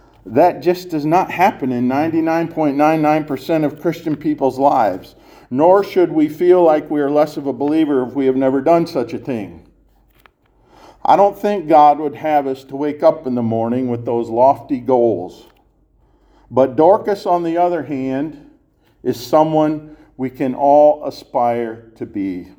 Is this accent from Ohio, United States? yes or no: yes; Lucky, Ohio, United States; When I was young and growing up in Zion Lutheran Church in Lucky, Ohio